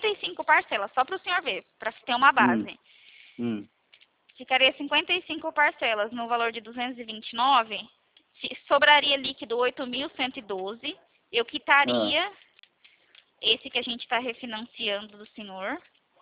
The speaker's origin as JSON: {"language": "Portuguese", "town": "Presidente Prudente", "region": "São Paulo", "country": "Brazil", "said": "eu sou de Prudente"}